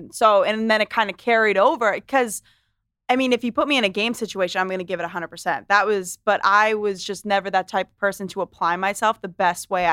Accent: Londonderry, New Hampshire, United States; I was raised in Londonderry, New Hampshire. And I actually just bought, my boyfriend and I just bought a place in Manchester, New Hampshire.

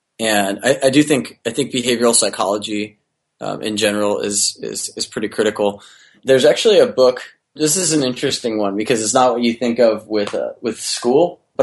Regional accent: Pacific Northwest, United States; I grew up in the Pacific Northwest.

